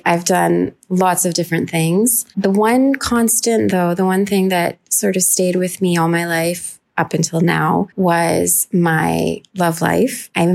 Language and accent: English; New York, United States; also born or lived in Lahore, Pakistan / Austin, Texas / London, England; I am a Pakistani and an American. I am a writer and a teacher, and I have lived all over the place. I grew up in New York, also in Lahore, Pakistan